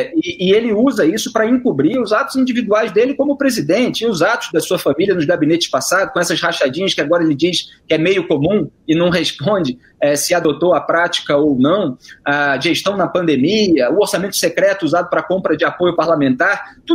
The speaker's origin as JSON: {"language": "Portuguese", "region": "Rio de Janeiro", "country": "Brazil", "said": "eu, que sou carioca do Rio de Janeiro"}